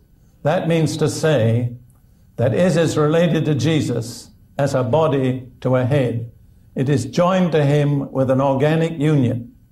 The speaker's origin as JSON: {"language": "English", "country": "United Kingdom", "also_born_or_lived": "United States", "said": "You see, I'm bilingual. I'm British and American. I speak both languages."}